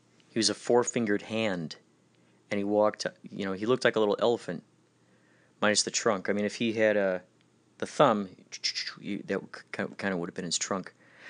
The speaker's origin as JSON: {"language": "English", "town": "Carol Stream", "region": "Illinois", "country": "United States", "tie": "born or raised there", "said": "These little guys, they're in the creek all the time, growing up in Carroll Stream near that creek. We used to see them all the time."}